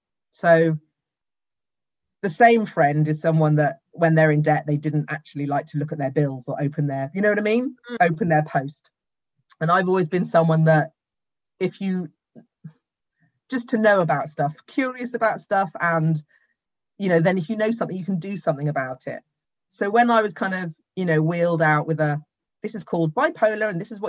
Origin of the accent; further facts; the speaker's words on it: Cardiff, Wales, United Kingdom; So I was born in Cardiff, lived there till I was 10, in children's homes, and then got fostered out sort of 11, 12 to a terrible, terrible placement, terrible.